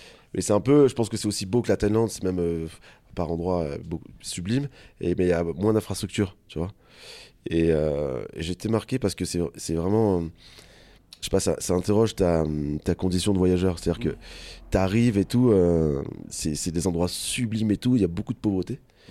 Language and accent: French; Marseille, Provence-Alpes-Côte d'Azur, France; moi je viens de Marseille